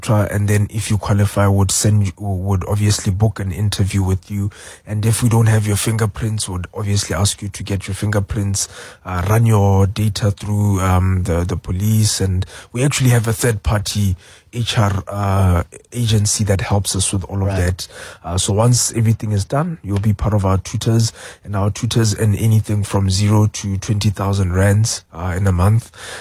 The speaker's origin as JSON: {"language": "English", "country": "Botswana", "tie": "born or raised there", "moved": "as an adult", "lives_now": "South Africa", "said": "Botswana. So that's where I did most of my schooling, and I came here to South Africa for my tertiary schooling."}